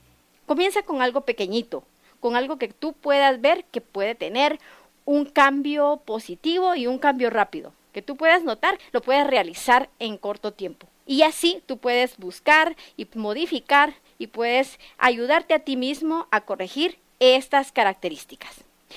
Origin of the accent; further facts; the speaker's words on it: Guatemala; Es momento de mejorar como guatemalteco.